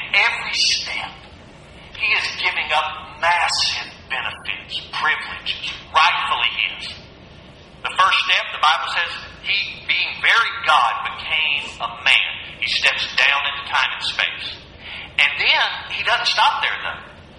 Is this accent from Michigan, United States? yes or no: no; Pickens, South Carolina, United States; also born or lived in Travelers Rest / Williamsburg / Virginia Beach; now in Winnsboro, United States; I grew up in Pickens, South Carolina. The metropolis of Pickens, South Carolina. And then we upgraded and moved to Trappers Rest, South Carolina. And now I'm in Winsboro, so by way of Williamsburg and Virginia Beach.